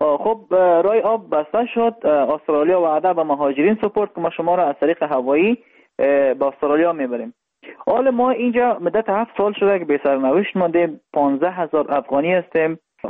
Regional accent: Afghanistan; now in Indonesia; من از افغانستان اومدم به هندستان و از هندستان اومدم مالزی، از مالزی اومدم به اندونزیا.

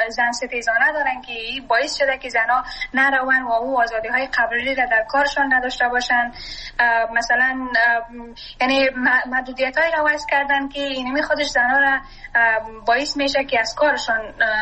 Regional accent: Afghanistan; اینکه وضعیت افغانستان اگر دوباره نرمال شد و ما بتونیم به افغانستان برگردیم. مثلا من شخصا آرزویی را ندارم که وطنم را ترک کنم

